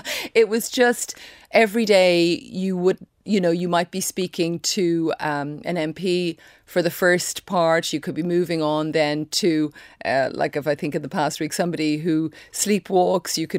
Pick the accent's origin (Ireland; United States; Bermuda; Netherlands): Ireland; Dublin, Leinster; My mother is from Longford. My father was from Leitrim. I grew up in Drumcondra on beautiful Griffith Avenue. Mm-hmm. And, you know, went to local school there, Maryfield, beside me, Marino and Maryfield.